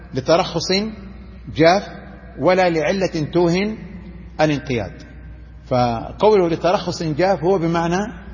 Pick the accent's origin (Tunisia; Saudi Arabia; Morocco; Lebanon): Saudi Arabia; هذه الجماعة سيطرت على التعليم عندنا في السعودية 60 سنة، يعني تربينا عليها صح؟